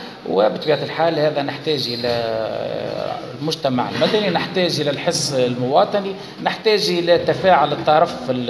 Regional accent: Tunisia; أنا كمواطن تونسي

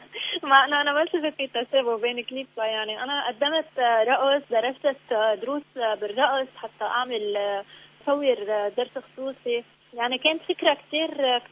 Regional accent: Lebanon; أنا فنانة لبنانية، ربيت بعائلة فنية،

